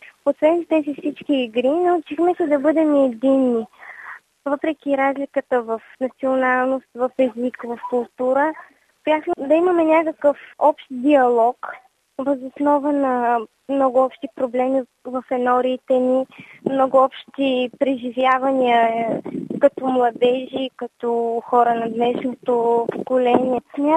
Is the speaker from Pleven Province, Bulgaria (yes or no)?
yes; Belene, Pleven Province, Bulgaria; от Белене съм, Енория Лъжена Дева Мария. На 19 години съм.